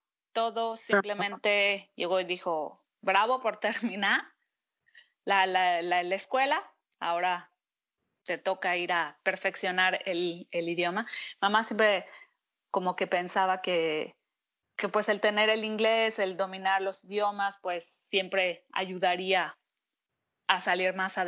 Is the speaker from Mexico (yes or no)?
yes; Mexico; also born or lived in British Columbia; now in Montreal, Canada; soy mexicana. Vivo en Canadá desde el 2000, en Montreal, vamos a ponerla en Montreal, desde el 2008, sí, desde el 2008, pero antes de Montreal viví